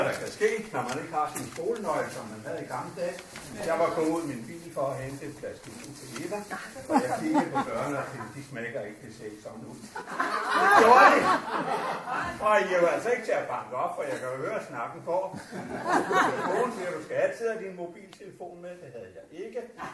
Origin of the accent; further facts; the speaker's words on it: Viby, Zealand, Denmark; born there; jeg er født i 1939 i Viby.